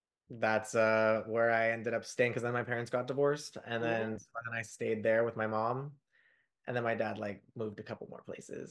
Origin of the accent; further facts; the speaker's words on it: Washington, United States; So I was born in Washington State. Oh, shit. Out west. And that's actually where I grew up for most of my childhood.